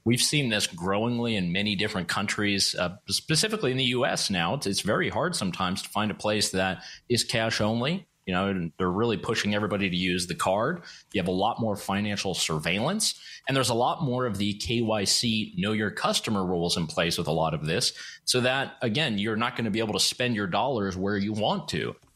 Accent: Canada; I'm Canadian.

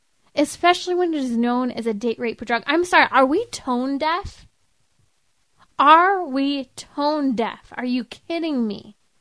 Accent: California, United States; But this is my home state, California.

